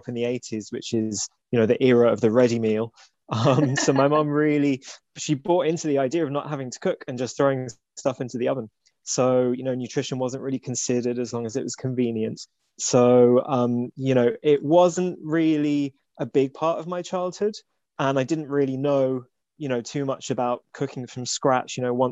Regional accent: London, United Kingdom; I grew up in Northwest London, which is a melting pot, of course. You know, there's so many cultures there. But my family are Jewish, so I was exposed to a lot of traditional Jewish foods growing up.

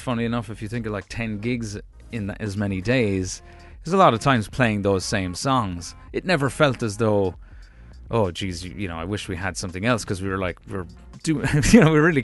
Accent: United States; born there; Maybe I am one, actually, because I was born in America.

